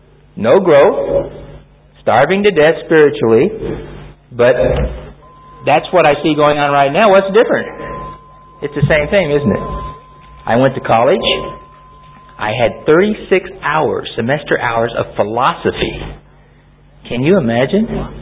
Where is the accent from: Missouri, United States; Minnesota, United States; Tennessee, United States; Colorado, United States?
Colorado, United States; Denver; now in California, United States; because I'd only been in California for less than a year, and I came from Denver, Colorado, and I didn't know anybody.